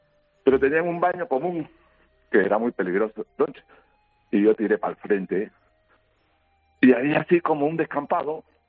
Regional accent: Lima, Peru; yo soy de Lima, de Perú.

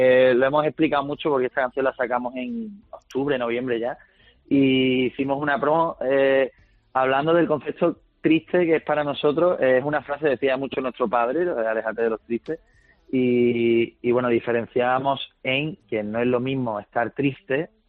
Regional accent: Málaga, Andalusia, Spain; al final nos juntamos, somos malagueños y hemos hecho muchas migas

